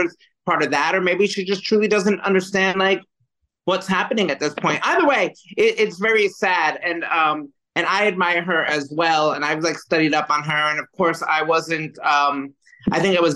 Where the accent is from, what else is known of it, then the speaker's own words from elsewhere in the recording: New Jersey, United States; I saw growing up in New Jersey, my grandma had all of her older neighbors